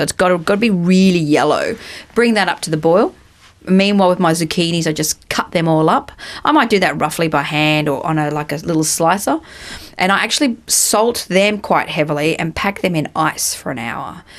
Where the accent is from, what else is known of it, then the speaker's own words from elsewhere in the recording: Brisbane, Queensland, Australia; born there; I was born in Brisbane, so, you know, I do love Queensland.